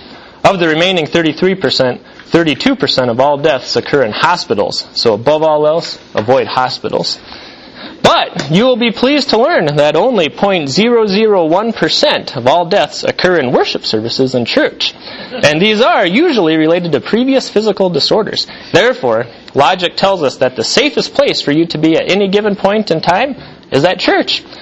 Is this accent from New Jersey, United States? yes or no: no; Missouri, United States; Even though we're from Missouri, we were rooting for the Cowboys